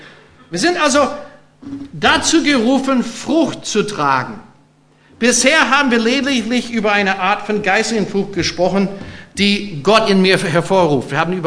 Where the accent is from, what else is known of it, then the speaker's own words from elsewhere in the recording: California, United States; German is a second language; bei uns in Kalifornien haben wir sogenannte Redwood-Bäume, also die wir Kalifornier kennen